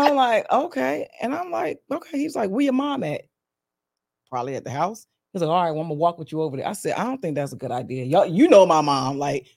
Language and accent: English; Bristol, Pennsylvania, United States; Well, I am from Bristol, Pennsylvania, Bucks County, stand up. That's where I'm from, right outside of Philadelphia. Born and raised.